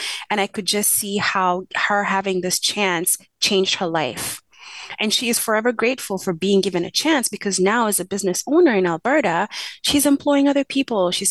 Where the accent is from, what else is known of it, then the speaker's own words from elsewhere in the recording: Kenya; moved away; I grew up in Kenya and most of the people around me looked like me.